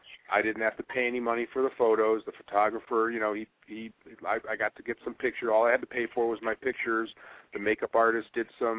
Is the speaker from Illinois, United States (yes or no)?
yes; Chicago, Illinois, United States; when I was growing up in Chicago, I do know that when I was 8, 9 years old, watching the Rose Bowl, we had 10 feet of snow outside my window